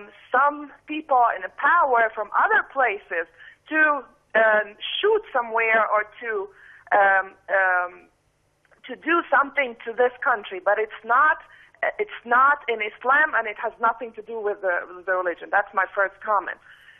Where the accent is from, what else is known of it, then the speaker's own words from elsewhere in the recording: Egypt; I'm originally from Egypt